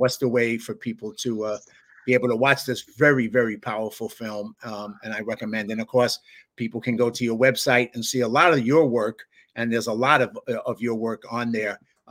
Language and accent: English; New York, United States; obviously California's home now, but, you know, I'll always be I'm a kid from the South Bronx. That's what I, you know, I'll always be.